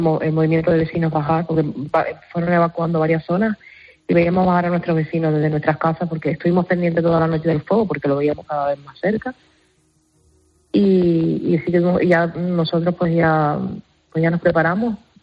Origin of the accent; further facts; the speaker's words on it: Canary Islands, Spain; nosotros somos canarios, sentimos mucho nuestra tierra